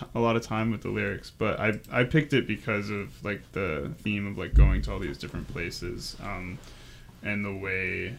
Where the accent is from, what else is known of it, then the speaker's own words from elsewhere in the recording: Barkhamsted, Connecticut, United States; I'm from Barkhamsted, Connecticut, which is like in the middle of nowhere, Connecticut. It's in the northwestern corner near the Berkshires of Massachusetts.